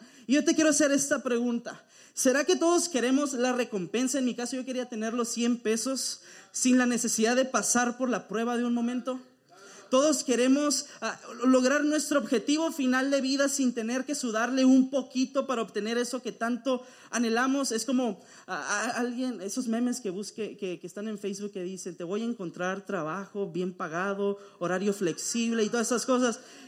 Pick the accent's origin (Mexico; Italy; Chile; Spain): Mexico; Tamaulipas; born there; now in Tijuana, Mexico; Y ahorita estoy en Tijuana, donde los tacos son tan ricos y la carne asada, todo está delicioso aquí. Amo Tijuana, me encanta Tijuana, pero soy tamaulipeco de nacimiento.